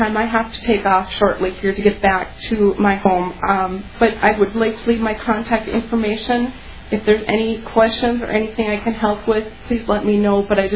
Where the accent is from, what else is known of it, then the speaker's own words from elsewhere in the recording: Griglin, Minnesota, United States; I'm from Griglin, Minnesota, which is 45 miles northeast of Beaver Falls.